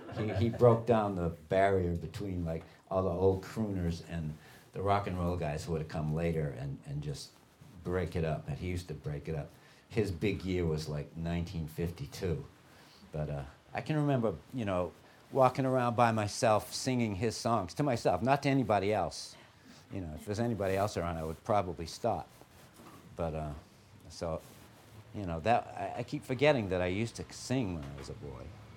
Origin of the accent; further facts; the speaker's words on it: Philadelphia, Pennsylvania, United States; born there; I was born in Philadelphia in 1943.